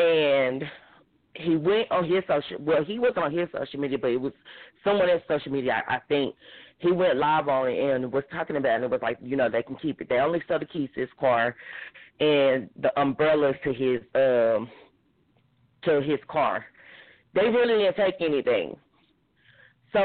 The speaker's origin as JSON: {"language": "English", "region": "Texas", "country": "United States", "said": "I'm from Texas, and I'm older."}